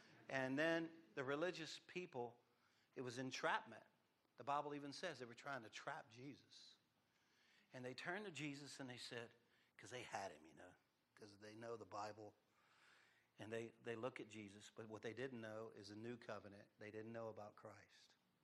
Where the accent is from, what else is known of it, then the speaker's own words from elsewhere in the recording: Louisiana, United States; Probably my cousin. I'm a Cajun.